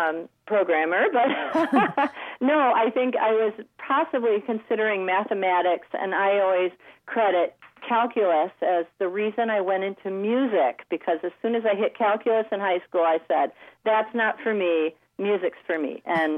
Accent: Grand Haven, Michigan, United States; Well, I grew up in Grand Haven, Michigan

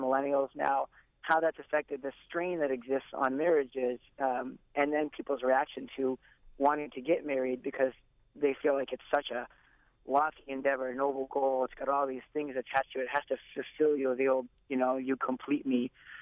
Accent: Maine, United States; We were talking about we're both originally from Maine.

